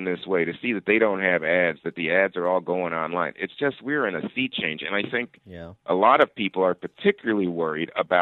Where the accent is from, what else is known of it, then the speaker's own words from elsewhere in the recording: Brooklyn, New York, United States; and I grew up in Brooklyn, New York, so I'm a New York kid, and the Daily News was like the Bible around here.